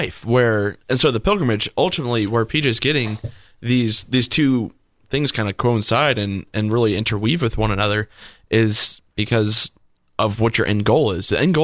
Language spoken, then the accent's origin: English; North Carolina, United States; Look, we're from North Carolina. We don't have a dog in this fight